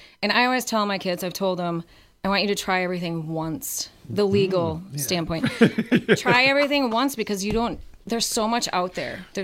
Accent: Wisconsin Rapids, Wisconsin, United States; Yes, I'm born and raised in Wisconsin Rapids. I graduated of Lincoln High School, 1993.

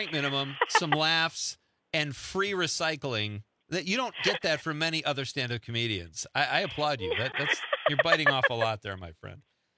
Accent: Chicago, Illinois, United States; also born or lived in Wisconsin; I grew up in Chicago, moved to Wisconsin when I was like 12, moved back to Chicago to do stand up when I was in college and all that.

